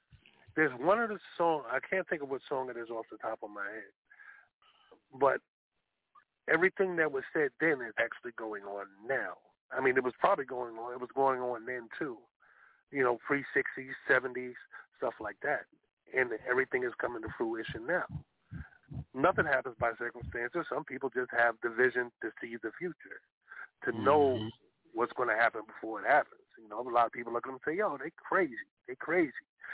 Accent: Harlem, New York, United States; growing up in Harlem and everything else, I've seen decapitated bodies.

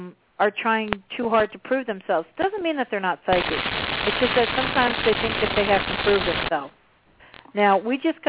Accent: New Jersey, United States; You know, I grew up in New Jersey. I know Valley Forge.

